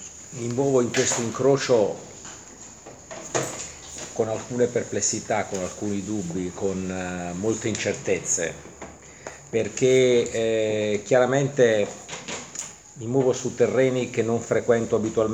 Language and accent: Italian; Naples, Campania, Italy; Sono napoletano, quindi posso essere critico nei confronti di quelli che prima Florinda ha definito i terroni, perché sono terrone anch'io.